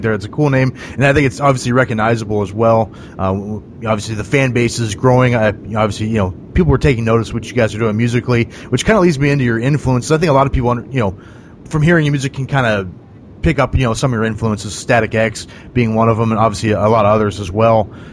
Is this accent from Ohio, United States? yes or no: yes; Ohio, United States; I grew up outside of Cleveland originally.